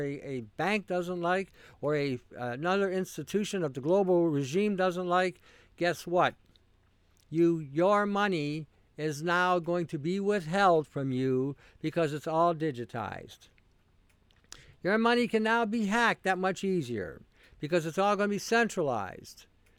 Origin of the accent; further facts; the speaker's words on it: Canada; I am Canadian. I live in Canada.